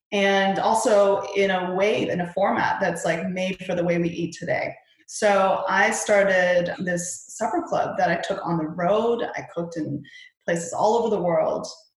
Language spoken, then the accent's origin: English; Chengdu, Sichuan, China; I was born in Chengdu, and the food that I ate, you know, when I was growing up were all in these kind of hole in the wall type places